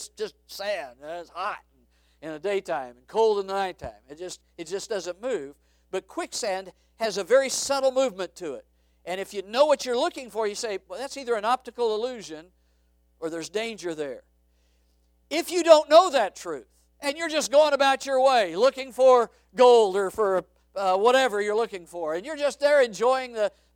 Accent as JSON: {"language": "English", "region": "Arizona", "country": "United States", "tie": "born or raised there", "said": "I grew up in Arizona, and I use this illustration a lot at school."}